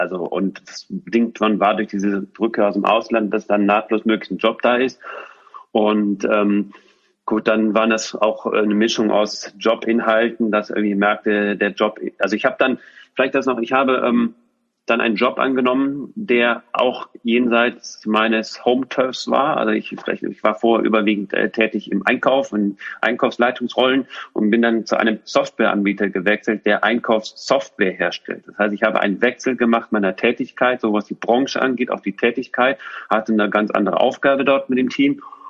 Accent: Düsseldorf, North Rhine-Westphalia, Germany; moved away; also born or lived in Switzerland; wir ziehen nach Düsseldorf. Das heißt, in meine Heimat. Ich hatte nie mehr daran gedacht, dass es nochmal Wirklichkeit wird, nochmal in meine Heimat zurückzuziehen.

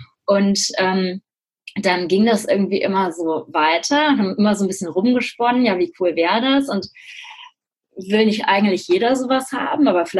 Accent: Cologne, North Rhine-Westphalia, Germany; ich komme aus Köln, er aus Münster, wir wohnen beide jetzt in Köln

